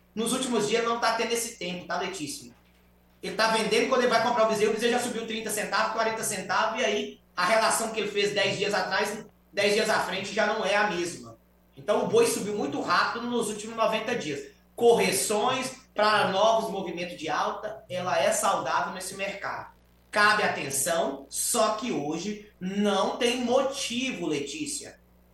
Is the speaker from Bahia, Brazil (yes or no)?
yes; Eunápolis, Bahia, Brazil; also born or lived in São Paulo; eu não sou paraense de registro, eu sou paulista de registro, uma mistura de baianos com mineiro, que eu fui criado ali pelo meu avô, lá na Bahia, em Eunápolis.